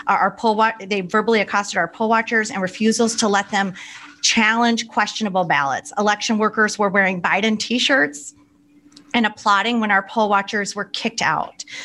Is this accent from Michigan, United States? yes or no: yes; Michigan, United States; But Michigan is my home state, and in the county, Wayne County